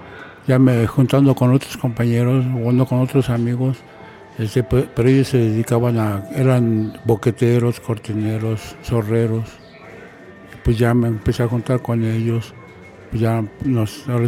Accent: Mexico City, Mexico; yo que soy nativo de ahí, pues para mí me pareció padre, ¿no?

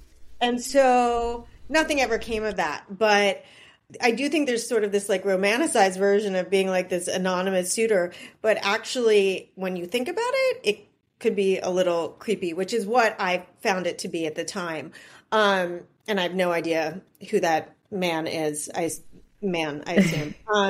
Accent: Seattle, Washington, United States; I grew up in Seattle.

